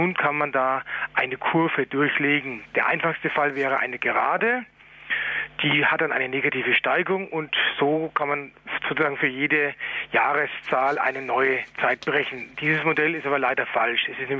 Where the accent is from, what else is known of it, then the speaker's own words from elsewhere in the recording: Bavaria, Germany; Ich komme ja aus Bayern, da hat man ja sowas.